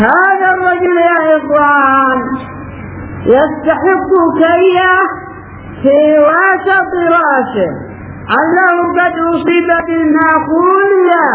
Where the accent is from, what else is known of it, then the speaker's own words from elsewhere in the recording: Hadhramaut, Yemen; فلا نذهب بعيدا هنا عندنا في حضرموت